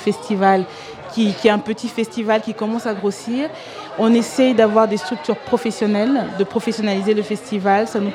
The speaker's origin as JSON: {"language": "French", "country": "Côte d’Ivoire", "also_born_or_lived": "Montreal", "said": "en tant qu'Ivoirienne, je me suis toujours intéressée plus spécifiquement au cinéma africain."}